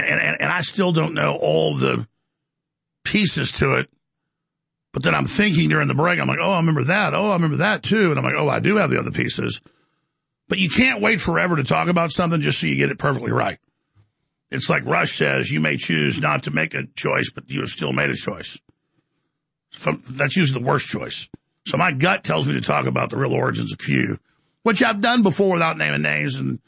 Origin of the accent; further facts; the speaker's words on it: United States; I'm a father. I'm an American. I'm a patriot, Christian, first and foremost.